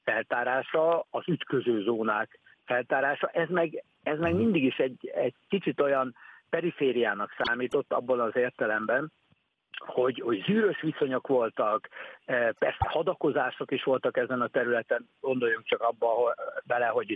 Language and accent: Hungarian; Hungary; és előbukkan a gazdája, és megtudja, hogy magyarok vagyunk, akkor rögtön hajmáskér felkiáltással köszönt ránk